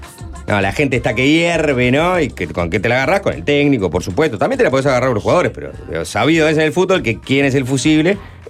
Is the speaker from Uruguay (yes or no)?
yes; Uruguay; somos los uruguayos